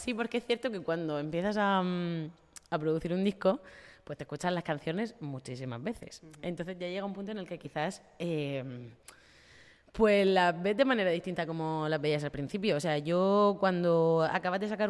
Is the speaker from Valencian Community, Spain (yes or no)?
yes; Correntías, Valencian Community, Spain; grabado en Correntías, que es de donde soy yo.